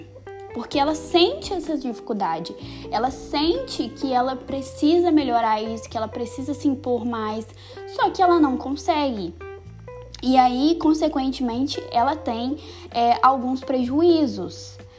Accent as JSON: {"language": "Portuguese", "country": "Brazil", "said": "é um sintoma que é muito comum entre nós que somos brasileiros, porque a gente tem essa cultura."}